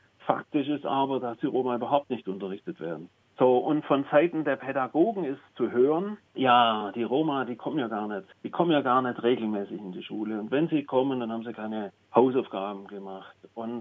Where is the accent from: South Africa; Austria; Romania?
Romania; Chitriac, Satu Mare County; also bei uns in Chitriac ist ja weit weg, ein kleines Dorf, 40 Kilometer weg von der nächstgrößeren Stadt Satu Mare.